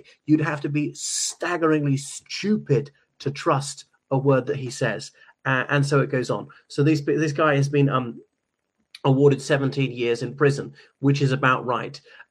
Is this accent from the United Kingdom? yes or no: no; Ireland; from Ireland.